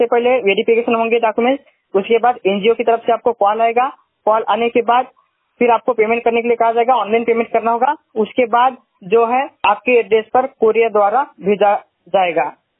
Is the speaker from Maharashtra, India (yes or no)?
yes; Nagpur, Maharashtra, India; और मैं नागपुर महाराष्ट्र से हूँ।